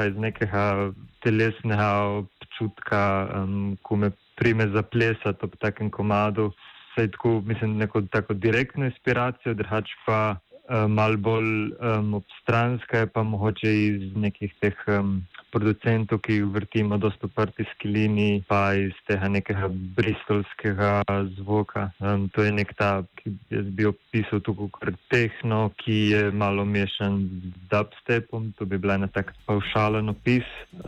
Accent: Dornberk, Gorizia, Slovenia; jaz sem iz Dornberga v Vipavski dolini

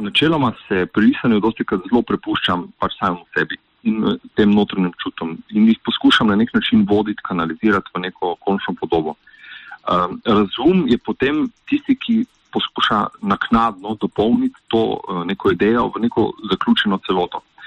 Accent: Littoral, Slovenia; moved away; Sam namreč izhajam iz Primorske in sem se leta 1997 preselil na Štajersko

